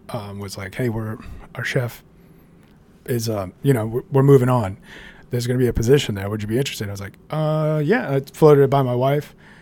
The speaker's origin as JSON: {"language": "English", "town": "River Ridge", "region": "Louisiana", "country": "United States", "tie": "born or raised there", "said": "I grew up just outside of New Orleans, called River Ridge, which is, 15 minutes outside of the French Quarter."}